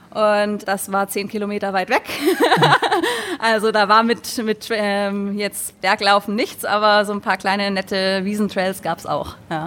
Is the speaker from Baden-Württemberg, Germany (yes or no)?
no; Bavaria, Germany; ich bin in der Nähe von Rosenheim groß geworden